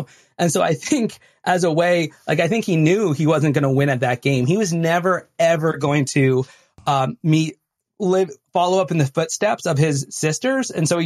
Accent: Vermont, United States; moved away as an adult; now in Chicago, United States; I'm from Vermont originally, but and then I go to college in upstate New York. But then after college, I go and move to Chicago

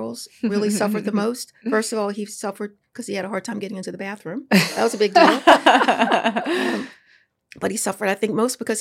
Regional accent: Baltimore, Maryland, United States; So I am a native Baltimorean, a native and proud Baltimorean.

